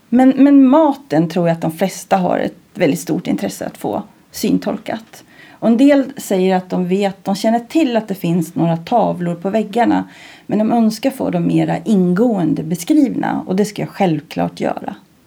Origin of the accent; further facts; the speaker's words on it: Arboga, Västmanland County, Sweden; jag är född och uppvuxen i Arboga för ganska så exakt 55 år sedan. Jag är född 1963.